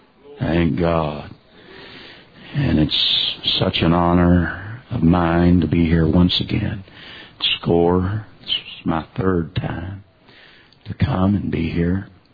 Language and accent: English; Kansas, United States; I want everybody to know I'm from Kansas too.